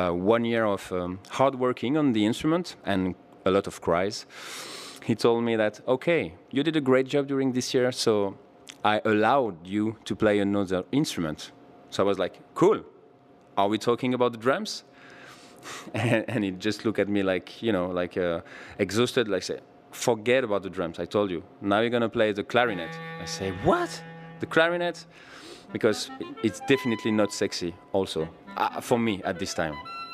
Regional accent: France; from France.

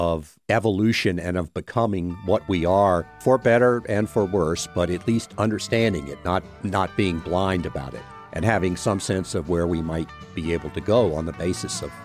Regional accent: Virginia, United States; Virginia maps, because I'm from Virginia.

